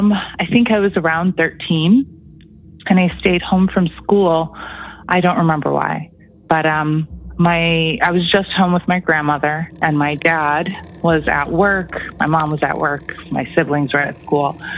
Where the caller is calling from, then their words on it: Toronto, Ontario, Canada; I'm calling from Toronto.